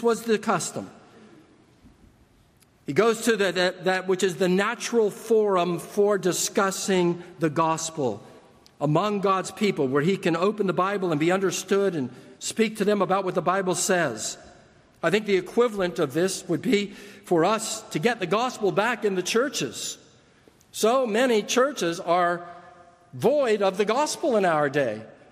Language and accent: English; California, United States; I'm a Californian. We play volleyball. I love volleyball.